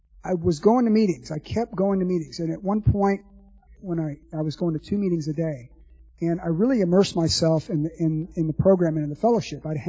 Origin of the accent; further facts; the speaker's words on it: Texas, United States; I grew up in Texas. My parents came to Texas to a small town in South Texas to make their fortune in the shrimp business.